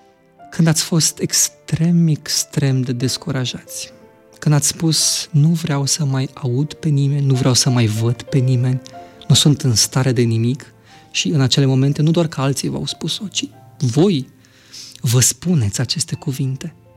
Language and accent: Romanian; Galați, Galați County, Romania; now in Bucharest, Romania; Sunt din Galați deloc, deși de o vreme m-am mutat în București.